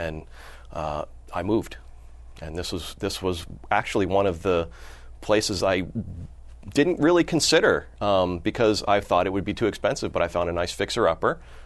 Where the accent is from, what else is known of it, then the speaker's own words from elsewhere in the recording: Arizona, United States; born there; moved away as an adult; also born or lived in California; now in New Hampshire, United States; No, I was born in Arizona. I joined the Army out of high school, came back to Arizona for a few years, worked on a few family businesses, eventually moved to California. I got married. I moved to New Hampshire about 17 years ago